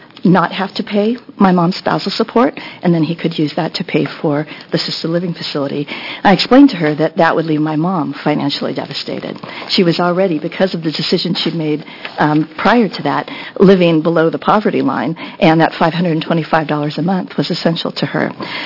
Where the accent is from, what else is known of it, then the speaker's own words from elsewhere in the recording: Portland, Oregon, United States; I'm from Portland, Oregon.